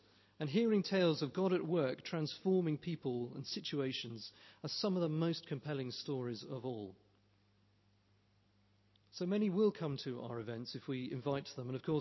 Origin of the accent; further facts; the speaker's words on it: England, United Kingdom; we're English, most of us, aren't we?